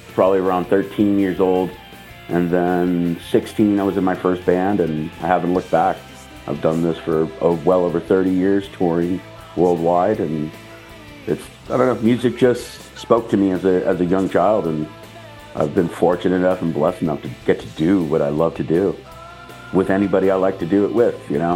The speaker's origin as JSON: {"language": "English", "town": "Los Angeles", "region": "California", "country": "United States", "tie": "born or raised there", "said": "I've always been from Los Angeles. I'm 53, so I grew up, born and raised here, but I've lived all over the world and different places."}